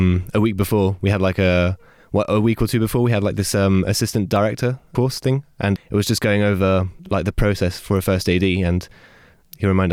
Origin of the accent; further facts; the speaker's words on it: Île-de-France, France; In the suburbs of Paris.